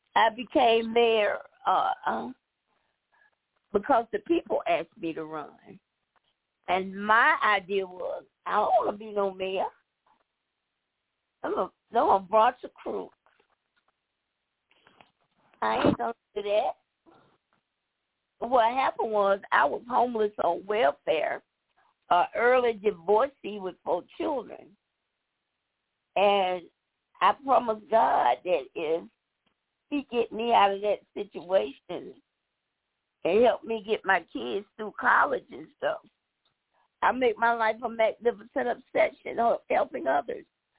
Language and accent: English; Riverdale, Georgia, United States; And I'm from Riverdale, Georgia.